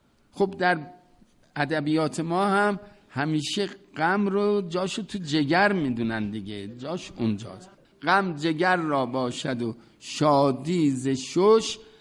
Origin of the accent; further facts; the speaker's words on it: Iran; این تا دید ما ایرانی هستیم و فارسی صحبت میکنیم